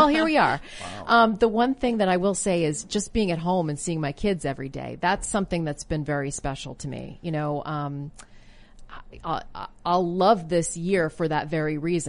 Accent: Canada; You know, listen, I grew up in Canada

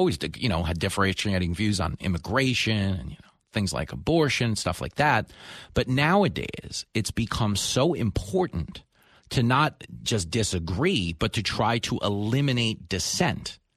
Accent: United States; I'm not joking because I'm a Republican. I'm joking because I'm an American.

